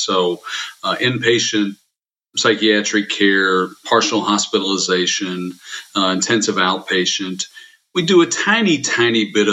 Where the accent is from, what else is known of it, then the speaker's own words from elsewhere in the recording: Morgantown, West Virginia, United States; now in Ohio, United States; I am from outside of Morgantown, West Virginia, originally. And grew up in West Virginia, went to WVU, graduated 3 times.